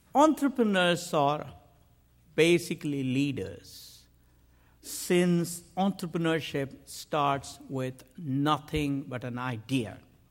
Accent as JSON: {"language": "English", "town": "Mysore", "region": "Karnataka", "country": "India", "tie": "born or raised there", "second_language": "English", "said": "And while I was hitchhiking from Paris to my hometown, Mysore, I took about 11 months."}